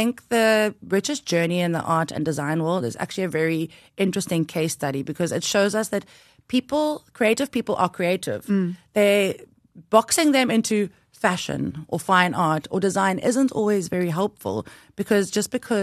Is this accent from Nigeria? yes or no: no; Namibia; now in United States; when I was the little girl growing up in Namibia, that I'll be going to Los Angeles next week